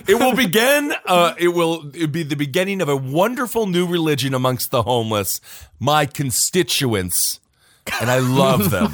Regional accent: Wisconsin, United States; Because I'm from Wisconsin.

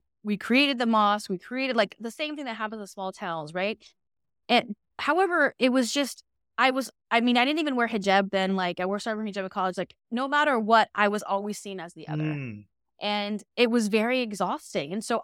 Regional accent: Panama City, Florida, United States; Yeah, so I grew up in a small city called Panama City, Florida.

